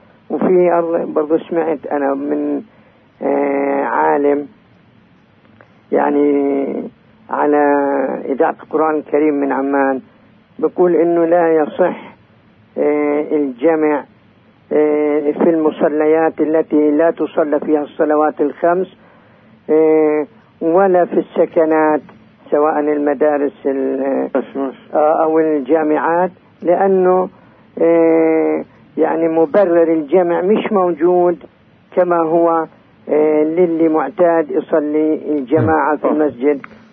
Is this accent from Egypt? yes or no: no; Qaryut, West Bank, Palestine; من قريوت حبيبي